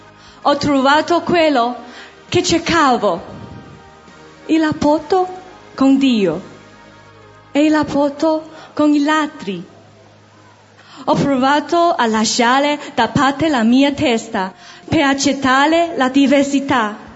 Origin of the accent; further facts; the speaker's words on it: China; Italian is a second language; Sono cinese